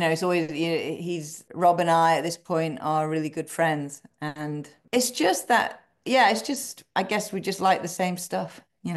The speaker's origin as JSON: {"language": "English", "country": "United Kingdom"}